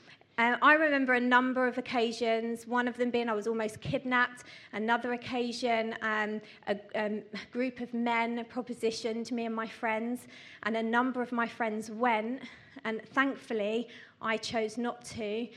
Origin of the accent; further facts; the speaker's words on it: London, United Kingdom; I used to live in London, I was born and raised in London, and this was like the mid-80s